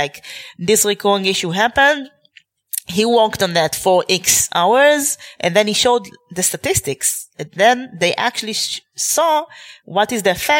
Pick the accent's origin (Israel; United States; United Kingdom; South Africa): Israel; English is a second language; I do know, I'm from Israel